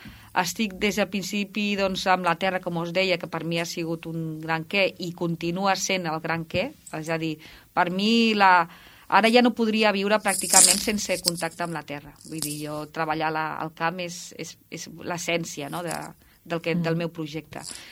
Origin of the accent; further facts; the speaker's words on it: Balaguer, Catalonia, Spain; jo visc a Balaguer, també val a dir, tenim que fer una mica de territori. Jo sóc de Balaguer